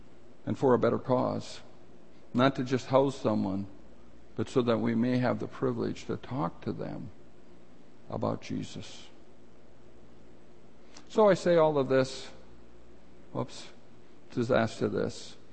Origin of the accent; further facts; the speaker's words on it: United States; I don't put it in their face all the time that I'm an American